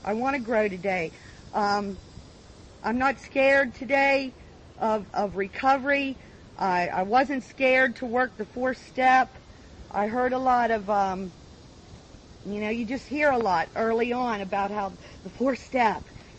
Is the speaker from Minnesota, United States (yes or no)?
no; Baltimore, Maryland, United States; and it's like I come from Baltimore, and they're friendly.